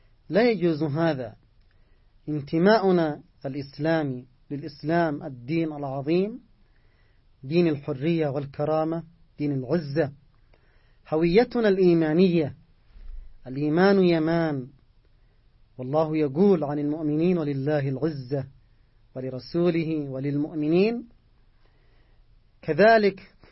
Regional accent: Yemen; ونحن كشعب يمني بين هذه الأمة

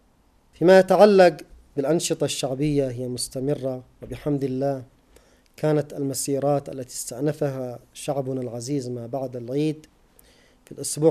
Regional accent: Yemen; لأن حقيقة المعركة التي نخوضها كيمنيين هي معركة ضد العدو الإسرائيلي

